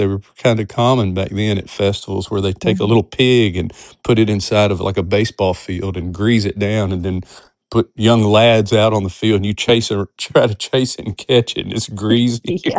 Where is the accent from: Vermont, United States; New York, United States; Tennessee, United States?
Tennessee, United States; Paris; I remember when my town, where I grew up in West Tennessee, in Paris, Tennessee, back, I was probably, I don't know, probably 10 years old